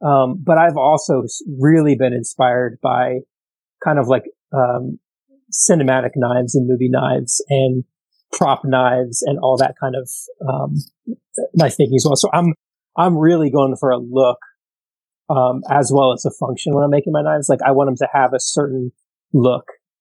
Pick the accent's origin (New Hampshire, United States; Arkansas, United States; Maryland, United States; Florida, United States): Florida, United States; I'm from Florida, so we don't get those. I mean, we get those waves during hurricanes, but we don't really get those waves.